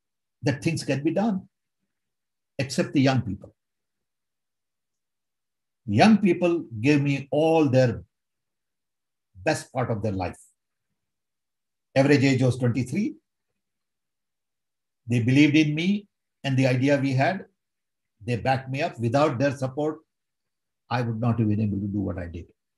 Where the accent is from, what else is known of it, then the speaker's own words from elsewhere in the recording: India; Growing up in India, you know your dad doesn't pay tax.